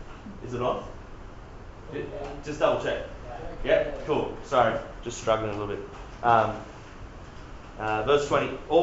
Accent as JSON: {"language": "English", "region": "New South Wales", "country": "Australia", "tie": "born or raised there", "said": "Now, I grew up on the Central Coast, which is halfway between Sydney and Newcastle, and the Central Coast is a place where people move to make a God out of lifestyle. People on the Central Coast define themselves by the fact that we're not Sydney."}